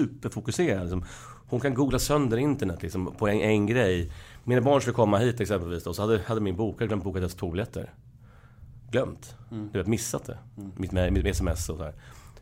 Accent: Stockholm, Stockholm County, Sweden; jag är från Husby, jag bodde i Husby.

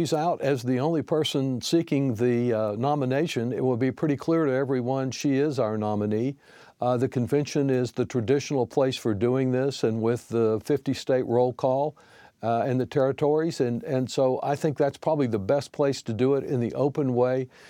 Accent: Texas, United States; I expect that to happen tonight in my home state of Texas when I participate in the delegation meeting.

